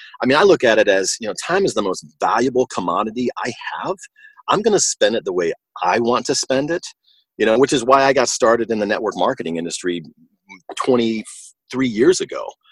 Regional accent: Atlanta, Georgia, United States; I grew up in Atlanta, and I was very blessed to play with a lot of great musicians.

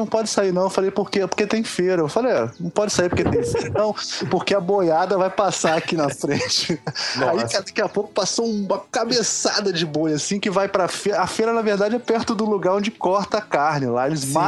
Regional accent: Rio de Janeiro, Brazil; eu sou fora, eu sou do Rio

